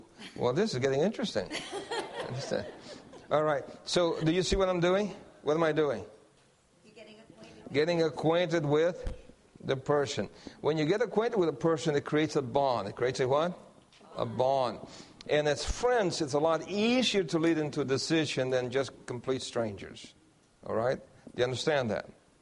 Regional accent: Guam; I said, well, I'm from Guam also.

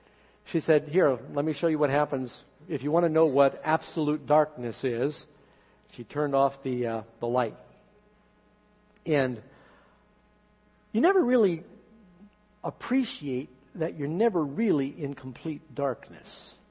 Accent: California, United States; I said, I'm from California, and this is my last chance to see your Endless Caverns.

